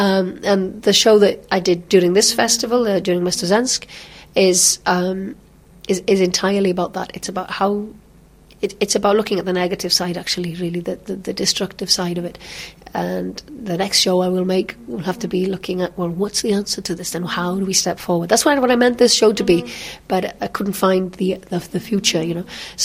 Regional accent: Wales, United Kingdom; English is a second language; I don't want to be thought of as English. I'm not, you know, English is not my first language. It's a language I have to speak.

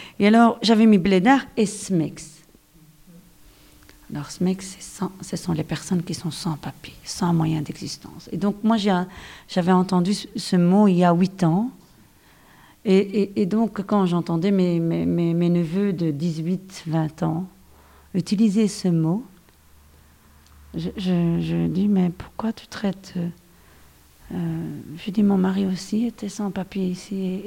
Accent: Belgium; born there; je suis née en Belgique, j'ai 43 ans, j'adore la Belgique.

